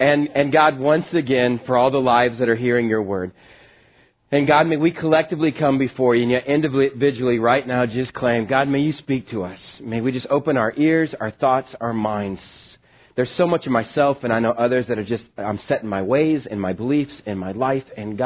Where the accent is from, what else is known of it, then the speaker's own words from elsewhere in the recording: Texas, United States; There were several things about growing up in West Texas, my high school years, that was pretty phenomenal.